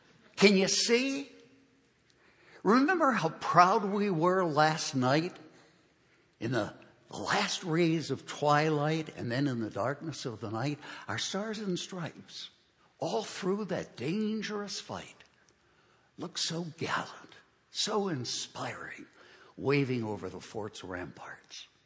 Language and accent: English; Baltimore, Maryland, United States; I'm from Baltimore, right up the bay. I'm a Baltimorean.